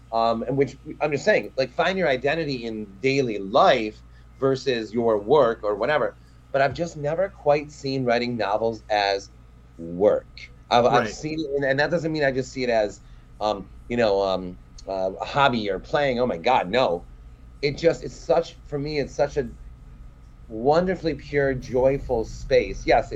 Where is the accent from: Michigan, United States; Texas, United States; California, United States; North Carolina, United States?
Michigan, United States; I'm this dude from Michigan and I'm in this New York party